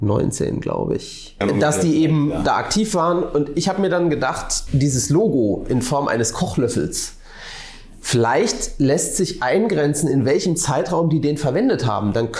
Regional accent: Rhine-Neckar, Germany; aus meiner Heimat, aus dem Rhein-Neckar-Raum

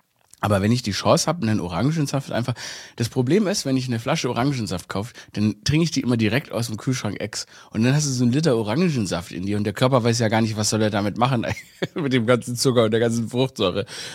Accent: Stuttgart, Baden-Württemberg, Germany; Ich bin ja in Stuttgart aufgewachsen, nicht?

